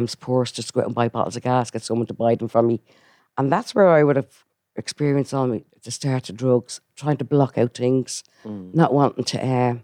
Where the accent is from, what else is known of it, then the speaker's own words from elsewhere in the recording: Coolock, Leinster, Ireland; also born or lived in Manchester; I'm originally from Coolock, Kilmore. I was born in Manchester and we moved over here when I was four.